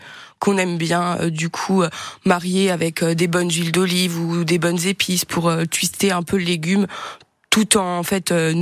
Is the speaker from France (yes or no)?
yes; Sarreguemines, Grand Est, France; Moi, j'ai grandi près de Sarreguemines.